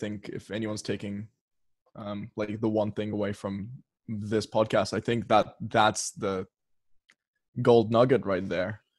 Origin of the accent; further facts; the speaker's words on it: Perth, Western Australia, Australia; now in Sydney, Australia; I just moved to Sydney. I'm originally from Perth